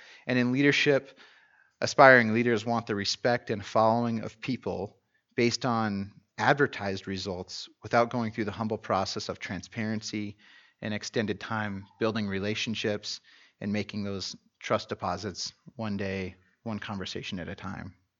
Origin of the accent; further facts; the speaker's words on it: Greeley, Colorado, United States; I'm from Greeley, so we are in partnership with Redemption Church of Greeley